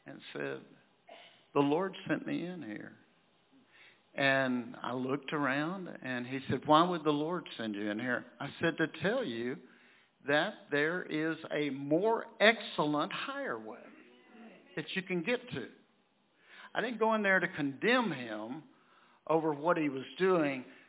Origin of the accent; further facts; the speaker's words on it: United States; I grew up on the Sabine River with lots of understanding of all of that.